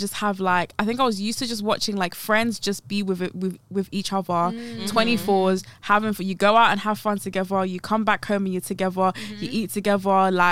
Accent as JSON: {"language": "English", "region": "Midlands", "country": "United Kingdom", "accent": "Midlands", "said": "when I came from the Midlands hey up yeah. duck I had to get rid of all"}